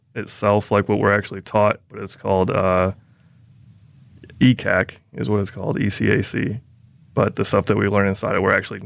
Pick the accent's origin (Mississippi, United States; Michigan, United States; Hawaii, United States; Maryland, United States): Mississippi, United States; Biloxi; Biloxi, Mississippi, where I spent first through ninth grade. And I said, that's 7 months back in my hometown.